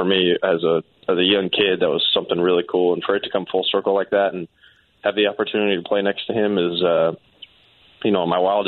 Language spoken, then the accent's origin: English; Long Beach, California, United States; I'm from Long Beach, so he was a stud in the area